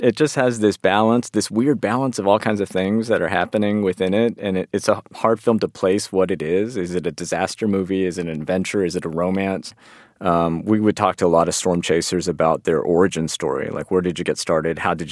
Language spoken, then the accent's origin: English; Arkansas, United States; I grew up in Arkansas, Northwest Arkansas